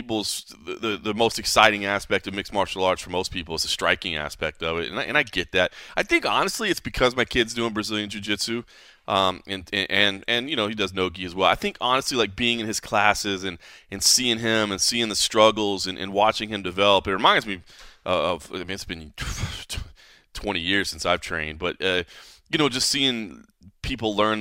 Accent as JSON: {"language": "English", "town": "Dallas", "region": "Texas", "country": "United States", "tie": "born or raised there", "said": "I grew up in Dallas, and as you get older, you start to have this funny realization of what people think Dallas, Texas is like, or Texas in general, people that have never been."}